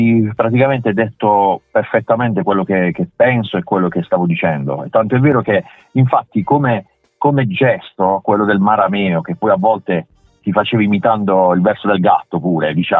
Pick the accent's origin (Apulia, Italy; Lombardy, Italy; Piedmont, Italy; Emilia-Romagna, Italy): Apulia, Italy; Bari; sono anche innamoratissimo della mia città, che negli ultimi anni è migliorata in tante cose.